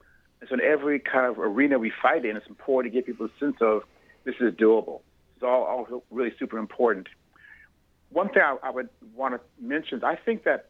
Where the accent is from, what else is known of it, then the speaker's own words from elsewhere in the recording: Chicago, Illinois, United States; Okay, so I'm black, I'm old, I'm male, I'm straight, I'm from Chicago, left-handed.